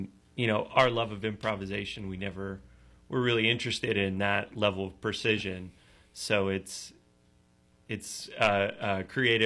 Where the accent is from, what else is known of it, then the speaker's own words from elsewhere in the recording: Pittsburgh, Pennsylvania, United States; Pittsburgh, born and raised. I live in the city now.